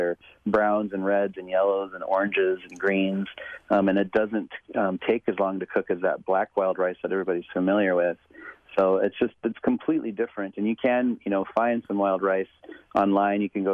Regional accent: Pine Ridge, South Dakota, United States; growing up on Pine Ridge, we did eat a lot of fry bread because it was really kind of introduced into the culture.

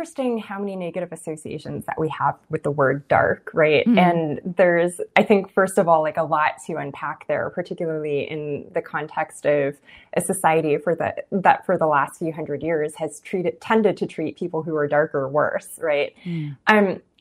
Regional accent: Los Angeles, California, United States; I'm in Los Angeles Unified School District, and I spent grades 1 through 12 in magnet schools in the Los Angeles Uni

